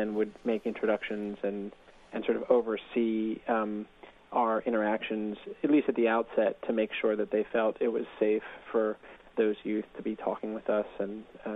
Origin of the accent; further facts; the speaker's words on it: East Coast, United States; because I'm from the East Coast and I had no idea what the town would be like